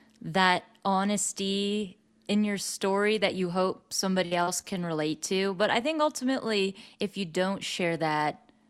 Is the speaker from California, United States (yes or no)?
yes; San Francisco, California, United States; I grew up in San Francisco and Marin County